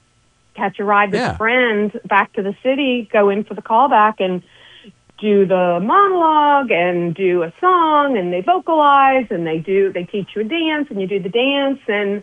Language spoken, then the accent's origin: English; Raleigh, North Carolina, United States; I grew up in Raleigh, North Carolina, so it wasn't like I was surrounded by Broadway people or Hollywood or anything like